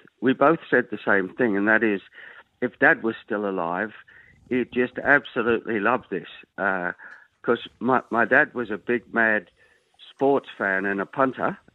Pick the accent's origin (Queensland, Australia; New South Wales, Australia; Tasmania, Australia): New South Wales, Australia; Newcastle; I'm so proudly from New South Wales and a Novocastrian, if you like.